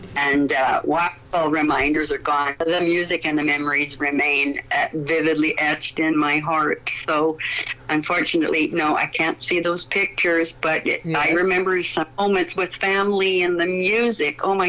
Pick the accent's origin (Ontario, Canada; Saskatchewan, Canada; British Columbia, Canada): Ontario, Canada; Perth; born there; I was born in Perth, but I didn't stay very long, you know. So I moved to the Ottawa Valley, and you know, in the 70s. But I was a country girl then